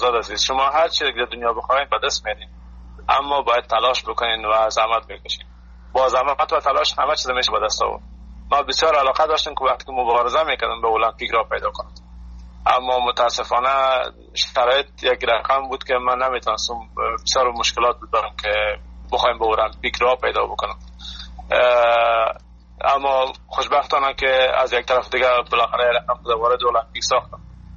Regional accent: Afghanistan; عشق وطنم است، ما وطنم هیچ وقت فراموش نمیکنم، بسیار دوست دارم وطنم.

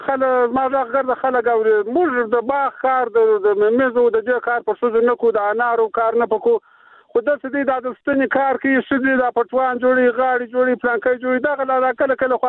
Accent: Kandahar, Afghanistan; دا موږ د کندهار خلکو نه دی پکړی

